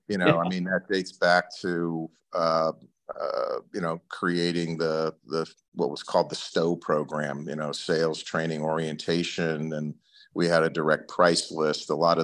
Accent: Connecticut, United States; And you know, I grew up in Connecticut. My dad was a teacher, and you know, I kind of fell into this.

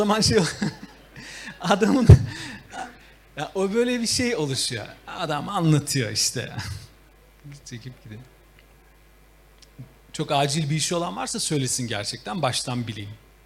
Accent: Istanbul, Turkey; Zeyrek'te doğdum ben.

